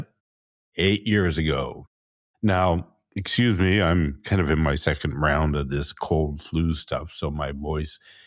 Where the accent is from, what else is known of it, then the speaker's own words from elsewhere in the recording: Porto, Porto District, Portugal; from my hometown, Porto in Portugal